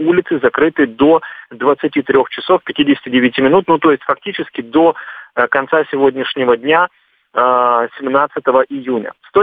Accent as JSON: {"language": "Russian", "town": "Kerch", "region": "Crimea", "country": "Ukraine", "tie": "born or raised there", "said": "я сам просто родился и вырос в Керчи"}